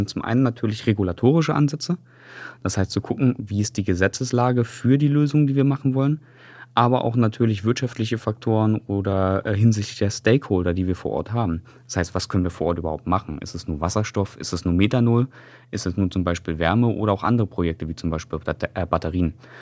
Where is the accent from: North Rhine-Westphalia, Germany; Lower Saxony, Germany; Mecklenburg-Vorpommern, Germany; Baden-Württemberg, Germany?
Mecklenburg-Vorpommern, Germany; Ich bin ja auch hier in MV groß geworden und habe mein Leben hier verbracht.